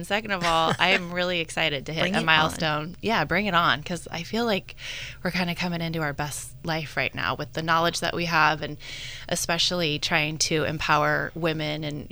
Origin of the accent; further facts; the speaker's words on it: California, United States; So I played sports growing up in Sonoma County. I played everything starting when I was little here.